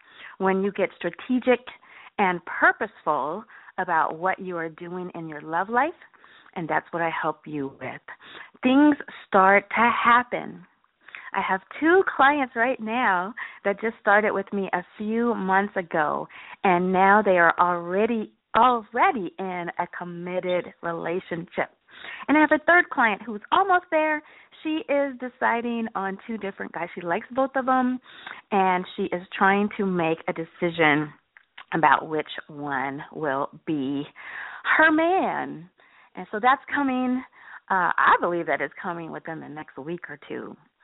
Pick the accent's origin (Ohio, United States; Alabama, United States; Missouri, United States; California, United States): California, United States; I am from California, so I really enjoy warm weather, but I'm actually having fun.